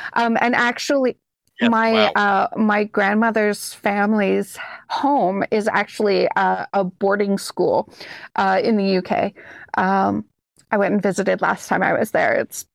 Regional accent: Canada; as I grew up, you know, being Canadian, I think that I'm more drawn to socialism because of our healthcare system and everything.

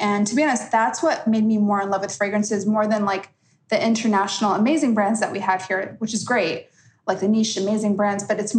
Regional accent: United States; Like I am Middle Eastern by background and I was born and raised in the States. My parents were Iraqi immigrants.

